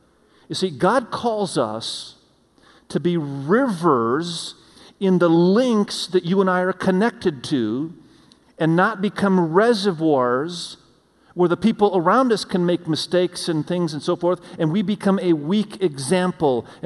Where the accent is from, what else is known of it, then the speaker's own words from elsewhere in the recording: Indonesia; now in United States; we wanted to show them where I grew up in Indonesia and so forth.